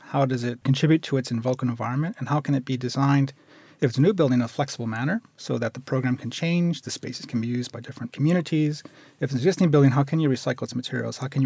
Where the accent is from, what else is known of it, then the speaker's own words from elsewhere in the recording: Chicago, Illinois, United States; I come from Chicago